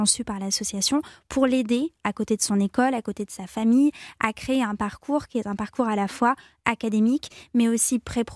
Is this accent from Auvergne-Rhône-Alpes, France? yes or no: yes; Auvergne-Rhône-Alpes, France; Oui, effectivement, j'ai grandi dans l'Allier. J'ai eu une enfance donc campagnarde, vraiment très heureuse.